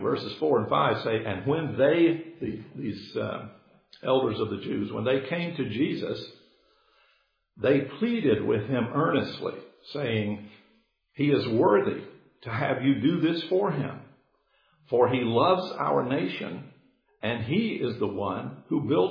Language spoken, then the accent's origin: English; Macon, Georgia, United States; Some of you know I grew up in Macon, Georgia, but a little dirt street.